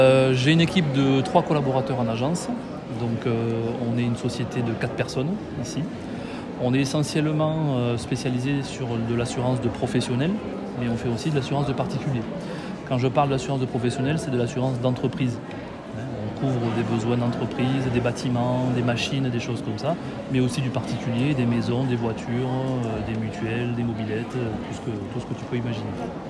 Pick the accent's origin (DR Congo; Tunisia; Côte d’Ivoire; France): France; Saint-Céré, Occitanie; also born or lived in Toulouse; now in Figeac, France; Je suis originaire de Saint-Céré, comme je te l'ai dit, et j'ai racheté ce cabinet ici à Figeac il y a 4 ans, donc en 2019. Et entre-temps, j'ai passé 15 ans à Toulouse